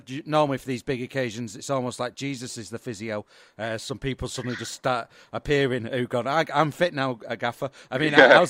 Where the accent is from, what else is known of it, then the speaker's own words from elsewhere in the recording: Salford, North West England, United Kingdom; accent: Salford; So my accent might start to go a bit left field. It's what happens with the Salford accent. If you spend too much time in Liverpool, it can turn very quickly.